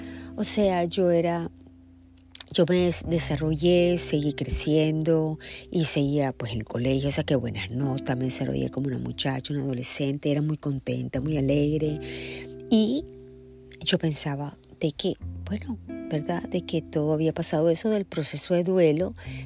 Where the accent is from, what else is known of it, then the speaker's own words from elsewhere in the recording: Nicaragua; Yo estaba en mi país, Nicaragua, en mi patria, y estaba en mi colegio. Yo estudié en el Colegio Teresiano